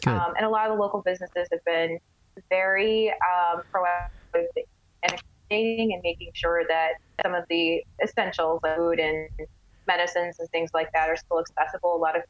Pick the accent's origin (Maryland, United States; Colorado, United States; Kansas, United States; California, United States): California, United States; now in Las Vegas, United States; especially like for me living out here in Vegas. I'm from California, so I don't really have a social life out here